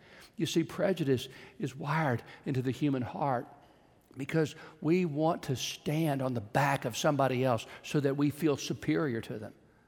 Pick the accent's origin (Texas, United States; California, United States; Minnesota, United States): Texas, United States; Georgetown; When I was growing up in Central Texas, my family was a very prejudiced family.